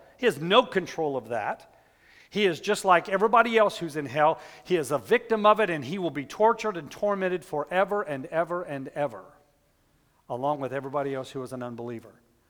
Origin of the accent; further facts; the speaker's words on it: Albuquerque, New Mexico, United States; You know, I was raised around mountains. I was raised in Albuquerque. We went skiing all the time.